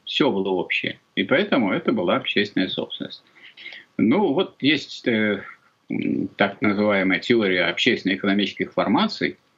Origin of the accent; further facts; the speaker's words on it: Tambov Oblast, Russia; born there; в том месте, где я родился, в Первомайском районе, в селе Староклинского, Первомайского района Тамбовской области.